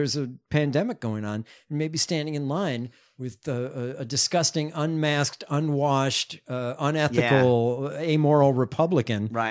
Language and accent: English; United States; I'm an American.